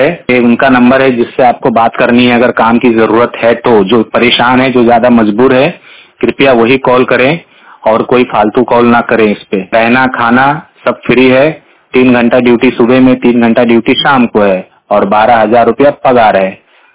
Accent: Bahraich, Uttar Pradesh, India; मैं यूपी से हूँ, जिला बहराइच से।

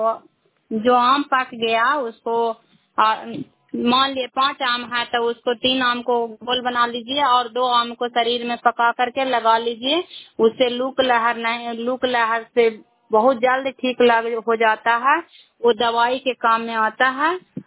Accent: India; मैं cry block से belong करती हूँ।

